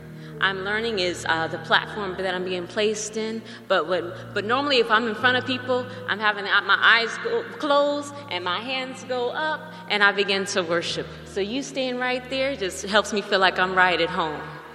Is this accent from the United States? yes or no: yes; United States; I'm from the States, right? So I'm watching everything from the States. I was there, I was attending school in Oklahoma.